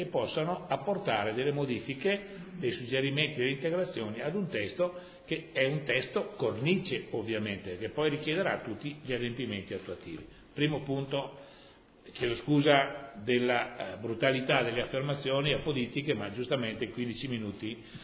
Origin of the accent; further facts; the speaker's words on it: Veneto, Italy; Noi siamo veneti